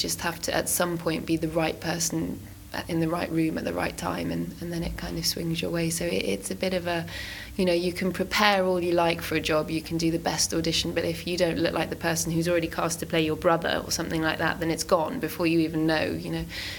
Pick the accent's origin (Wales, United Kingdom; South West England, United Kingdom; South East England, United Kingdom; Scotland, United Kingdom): South East England, United Kingdom; Gravesend; born there; I was born in Gravesend Hospital, and my brother was too, so we were both born there.